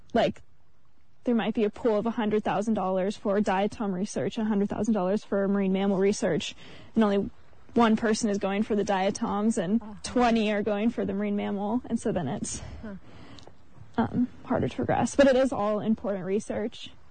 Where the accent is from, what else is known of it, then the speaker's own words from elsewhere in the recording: Colorado, United States; growing up in Colorado is 100% landlocked.